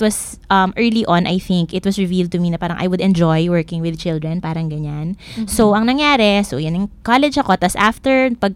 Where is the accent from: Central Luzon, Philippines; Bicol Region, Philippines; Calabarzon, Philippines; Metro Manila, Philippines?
Metro Manila, Philippines; Manila; Hindi po, taga Maynila ako.